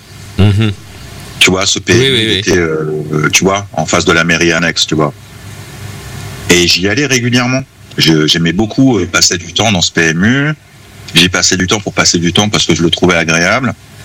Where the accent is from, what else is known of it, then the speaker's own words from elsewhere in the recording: La Madeleine, Hauts-de-France, France; Voilà, j'ai grandi à la Madeleine, bien sûr, et je suis de la Madeleine, bien sûr, et j'affectionne mon quartier, bien sûr.